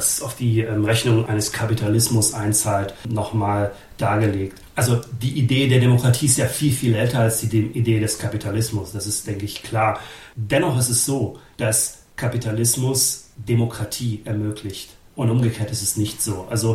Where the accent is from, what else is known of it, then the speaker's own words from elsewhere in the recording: Germany; Ich persönlich liebe mein Land, ich liebe Deutschland sehr. Das ist meine Heimat und das ist meine erste Heimat.